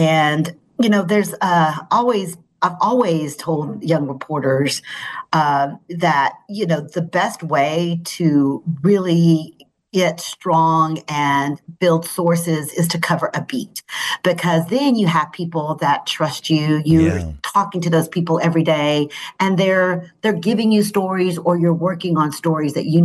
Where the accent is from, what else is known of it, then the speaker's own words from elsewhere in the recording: Odessa, Texas, United States; I grew up in Odessa, you know, Friday Night Football, Mojo, all of that.